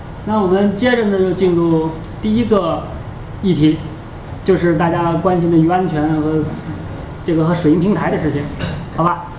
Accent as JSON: {"language": "Chinese", "region": "Beijing", "country": "China", "lives_now": "Zhuhai, China", "said": "因为这个我是从北京南下下来的，那么很多外地的人呢来珠海呢都有这个一个需求吧"}